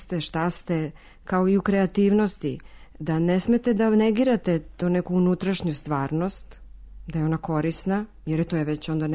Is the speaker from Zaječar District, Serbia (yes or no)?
no; Sremska Mitrovica, Vojvodina, Serbia; also born or lived in Novi Sad; now in Belgrade, Serbia; Ja sam iz Sremske Mitrovice, živjela sam dosta dugo u Novom Sadu, vratila sam se u Beograd i to zaista smatram za moja tri grada.